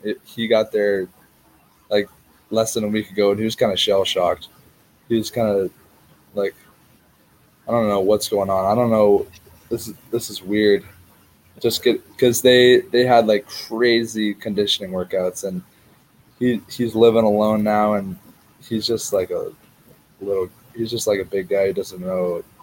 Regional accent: California, United States; And I'm from California, and okay, not that California has anything to do with it, but I'm like from a beach town, and a lot of guys just want to surf

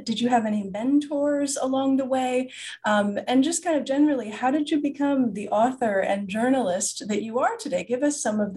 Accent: United States; you know, I'm an American and I know now it's very different here

